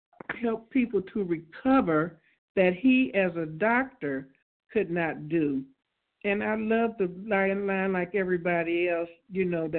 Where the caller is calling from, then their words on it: Los Angeles, California, United States; from Los Angeles.